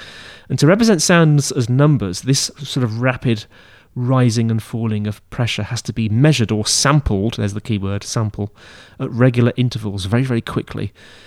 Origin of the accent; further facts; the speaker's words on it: Brighton, South East England, United Kingdom; I think I said that, didn't I? I'm from Brighton, which is in the UK, right at the bottom, where it's very sunny.